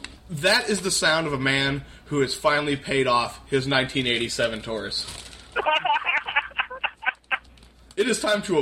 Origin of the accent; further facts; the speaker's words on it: United States; I don't know. I'm American. I don't know anything about other places.